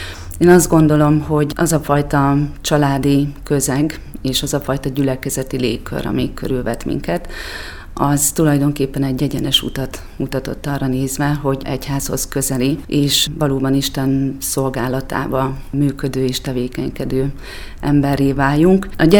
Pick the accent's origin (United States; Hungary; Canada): Hungary; Szabolcsveresmart, Szabolcs-Szatmár-Bereg; Egy piciny szabolcsi faluból származom, Szabolcs-Veresmarton nőttem fel